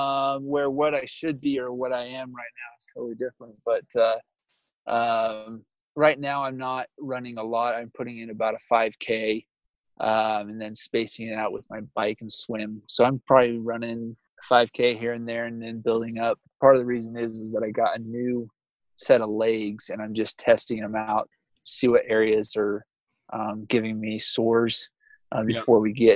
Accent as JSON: {"language": "English", "town": "Provo", "region": "Utah", "country": "United States", "tie": "born or raised there", "lives_now": "Vernal, United States", "said": "I live on the eastern side of Utah, northeastern Vernal right now. I grew up in Wasatch, on the Wasatch Front, Provo."}